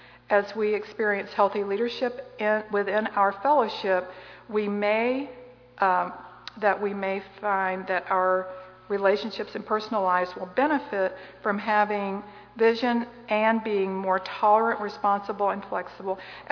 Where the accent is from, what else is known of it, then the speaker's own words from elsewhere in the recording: Tennessee, United States; So, I grew up in Tennessee. When I was 2, my brother was 4, my sister wasn't quite born yet. My father abandoned us. It was a coal mining town.